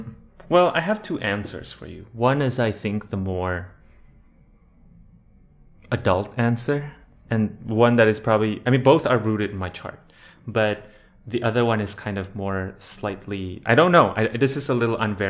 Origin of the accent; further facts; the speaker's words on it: Indonesia; And I grew up in Indonesia